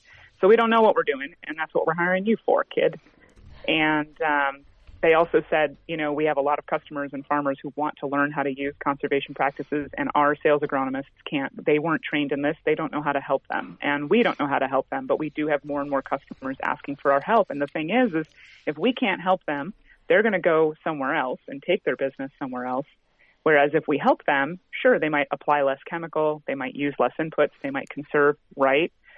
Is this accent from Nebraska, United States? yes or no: no; Long Beach, California, United States; So, you know, I'm from California. I'm actually from Long Beach, Southern California. And yeah, so I'm a transplant to the Midwest